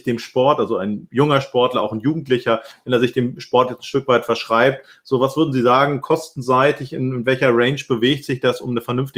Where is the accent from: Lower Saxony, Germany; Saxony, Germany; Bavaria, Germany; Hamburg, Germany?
Hamburg, Germany; Da fühle ich mich ja gleich angesprochen, auch als Hamburger